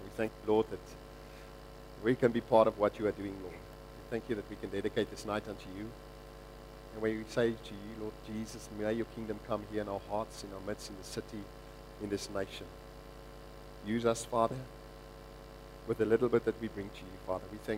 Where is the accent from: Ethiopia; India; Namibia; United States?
Namibia; now in London, United Kingdom; So we grew up in Namibia, and then we're there for quite a while. And then in 2003, moved to London.